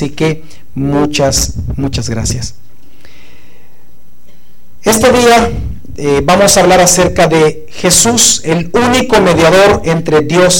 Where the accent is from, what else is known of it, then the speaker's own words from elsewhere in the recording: El Salvador; now in United States; no sé aquí en Estados Unidos, pero en mi país, en El Salvador, todavía se venden indulgencias.